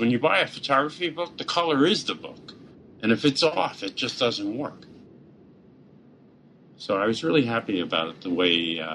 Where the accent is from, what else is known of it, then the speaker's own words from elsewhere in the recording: New York, United States; just being a New Yorker all my life and sort of dropping into the middle of rural Georgia was such an experience for me